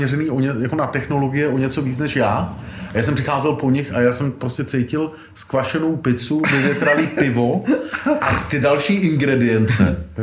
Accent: Brno, South Moravian Region, Czechia; Já jsem řekl rodilej Brňák a jezdím tam

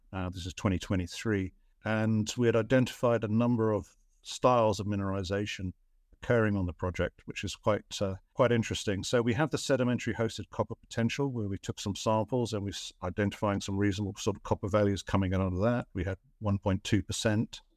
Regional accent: Ghana; born there; also born or lived in Botswana; No. I wasn't born there. I was born in Ghana.

